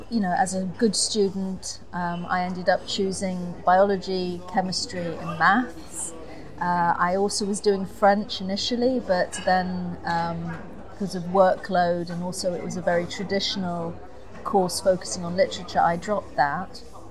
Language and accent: English; Kuwait; also born or lived in England; I'm half English, half Egyptian, born in England, but grew up in Kuwait. So my education was very much within an Arab context